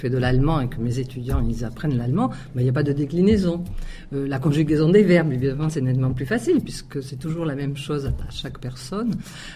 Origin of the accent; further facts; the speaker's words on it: Villeneuve-sur-Lot, Nouvelle-Aquitaine, France; Il y a un monsieur qui est venu en troisième chez nous à Villeneuve-sur-Lot